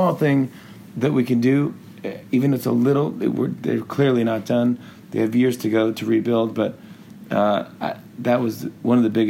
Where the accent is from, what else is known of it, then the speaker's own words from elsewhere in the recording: New York, United States; I'm from New York. I don't do those things.